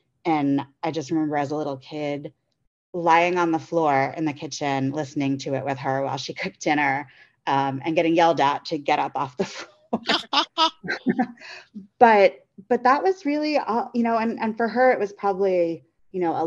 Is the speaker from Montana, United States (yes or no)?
no; Staten Island, New York, United States; now in Chicago, United States; I'm originally from the East Coast, not far from … land. I grew up on Staten Island, and now I live in Chicago.